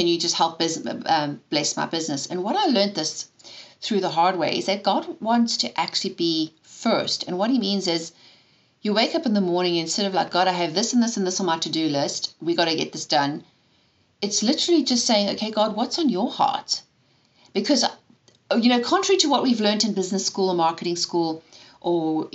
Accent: South Africa; I was born and raised in South Africa, hence the funny accent.

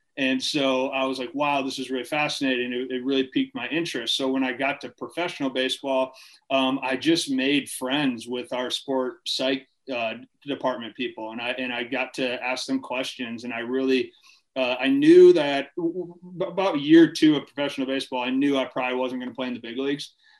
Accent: Farmington, Michigan, United States; also born or lived in Ohio; So I'm originally from Farmington, Michigan. Okay. Grew up in Michigan, family moved around a little bit, lived in Ohio a little bit as a kid, ended up coming back to Michigan.

